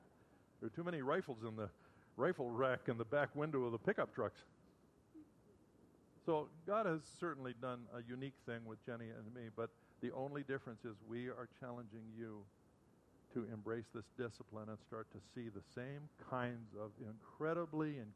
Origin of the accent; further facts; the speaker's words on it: British Columbia, Canada; We did a presentation of the book of Galatians together on June 20th in my hometown in British Columbia.